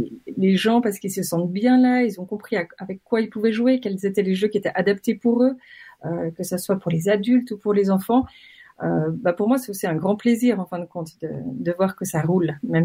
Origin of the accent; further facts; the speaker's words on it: Geneva, Switzerland; Je suis née à Genève, j'ai grandi ici.